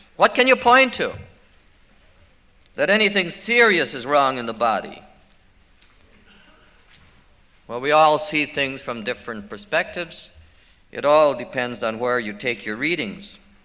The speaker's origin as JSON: {"language": "English", "town": "Chicago", "region": "Illinois", "country": "United States", "said": "Well, I'm from Chicago. I've been there 20 years. I don't like it there."}